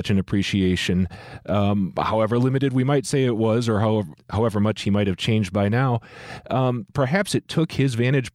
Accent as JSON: {"language": "English", "region": "Midwest", "country": "United States", "said": "even though I'm a Midwesterner, and so I don't have a firsthand perspective on this"}